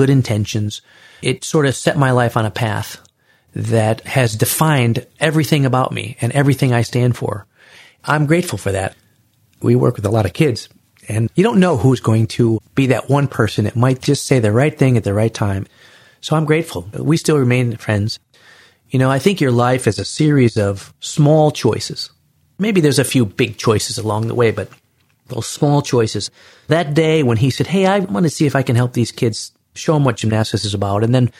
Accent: Illinois, United States; Growing up in the Chicago suburbs, of course, we played football, basketball, baseball.

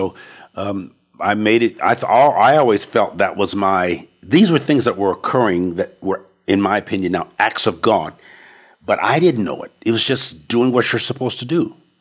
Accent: West Coast, United States; here I am from the West Coast, beaches and all that stuff, but I'd never skied

